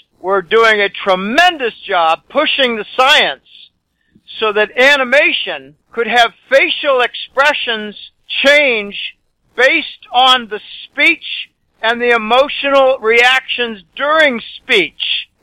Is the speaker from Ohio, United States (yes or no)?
no; Boston, Massachusetts, United States; moved away; I'm from Boston, but I've been here a number of years.